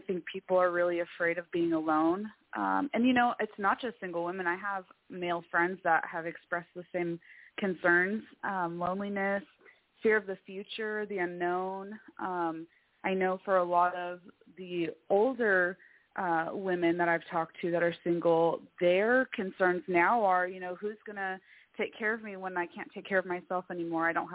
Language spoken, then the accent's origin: English; California, United States; also born or lived in Arizona; because I am from California, but I lived in Arizona for about 7 years, pretty much on my own.